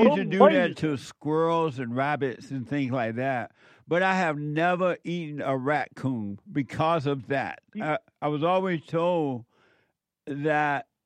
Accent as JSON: {"language": "English", "region": "Alabama", "country": "United States", "tie": "born or raised there", "said": "when I was growing up in Alabama, we didn't eat raccoon because we were told that they eat dead people."}